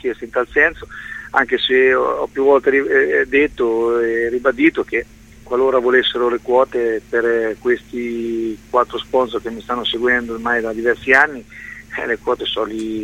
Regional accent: Ancona, Marche, Italy; però da anconetano non è mai mancato l'amore e la voglia di far bene per questa squadra, per questa città.

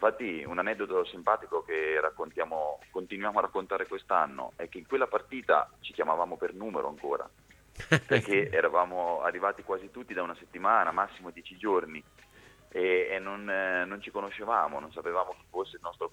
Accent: Mondolfo, Marche, Italy; Mondolfo, che tra l'altro è il mio comune di appartenenza, perché io sono di Marotta Mondolfo è un unico comune

